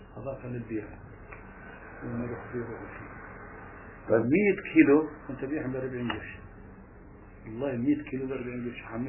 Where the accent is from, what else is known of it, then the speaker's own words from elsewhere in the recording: Gaza, Gaza Strip, Palestine; عندنا احنا المشهور عندنا في غزه في الشرز يريد الرز يساوي لنا ارقاق زي الطابون